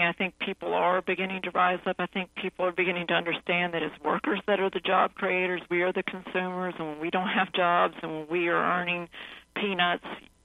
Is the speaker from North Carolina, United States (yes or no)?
yes; Hickory, North Carolina, United States; I think about my hometown of Hickory, North Carolina, in the western part of the state. It was the furniture capital of the country, but now all those factories are boarded up